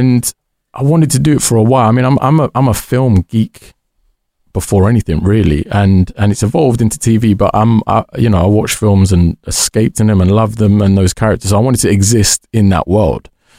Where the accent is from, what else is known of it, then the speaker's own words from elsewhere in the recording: Dudley, West Midlands, United Kingdom; now in London, United Kingdom; I'm from Dudley.